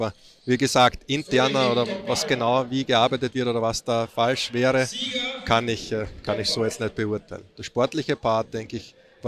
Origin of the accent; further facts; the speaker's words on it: Austria; Also ich sehe das dann als Österreicher, ja, ganz neutral.